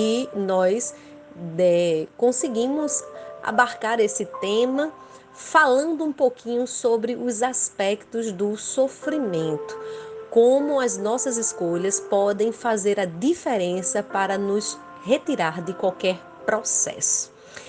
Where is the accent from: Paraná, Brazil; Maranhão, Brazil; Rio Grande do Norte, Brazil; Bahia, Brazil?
Rio Grande do Norte, Brazil; sou do Rio Grande do Norte, Brasil